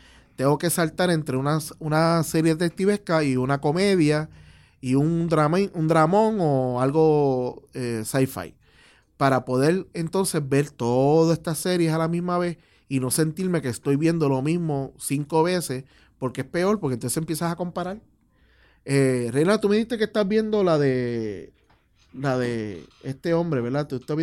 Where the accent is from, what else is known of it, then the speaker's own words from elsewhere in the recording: Puerto Rico; nosotros como puertorriqueños